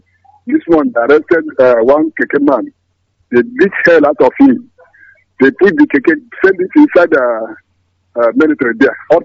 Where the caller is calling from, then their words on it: Aba, Abia, Nigeria; I'm calling from Aba.